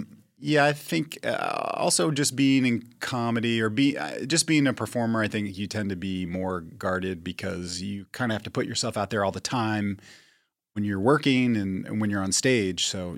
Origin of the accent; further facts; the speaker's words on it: Virginia, United States; also born or lived in New York; Yeah, in Virginia, mm-hmm. like Northern Virginia. But yeah, I totally relate to that. I was in New York for 10, 11 years.